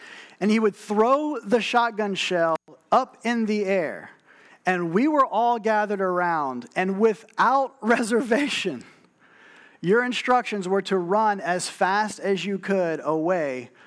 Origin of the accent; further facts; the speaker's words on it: New Iberia, Louisiana, United States; Growing up in New Iberia, I was often out just in the country with a lot of time and nothing to do.